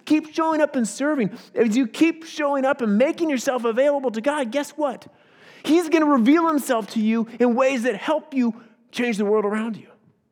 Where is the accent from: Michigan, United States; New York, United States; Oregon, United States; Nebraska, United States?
Oregon, United States; Beaverton; I was pastoring a church in Salem, Oregon, which is about 45 minutes away from my hometown, Beaverton, Oregon.